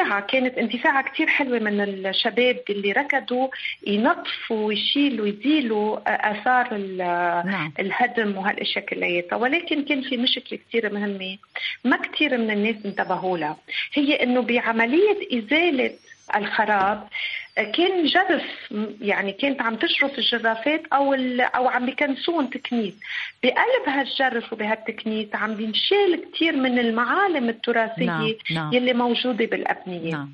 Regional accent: Tripoli, North Governorate, Lebanon; هاي كانت يمكن بالنسبة لي أول التفاتة لمدينتي

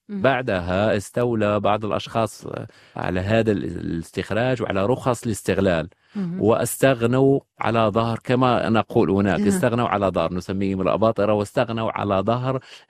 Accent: Jerada, Oriental, Morocco; الذي صور بمدينتي الأصلية، يعني التي ترعرعت فيها، مدينة جرادة التي توجد بشرق المغرب، هي مدينة منجمية

